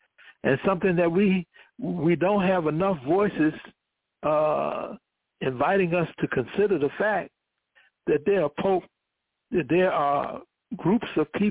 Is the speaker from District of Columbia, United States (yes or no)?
yes; Washington, District of Columbia, United States; he lived for a long time in my hometown of Washington, D.C.